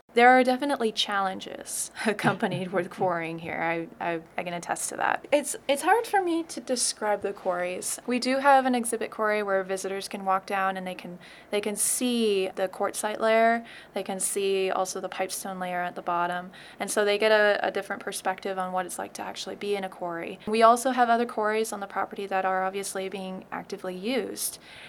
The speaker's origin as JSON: {"language": "English", "region": "California", "country": "United States", "said": "I'm an interpretive ranger. I'm originally from California, and I'm here for the summer."}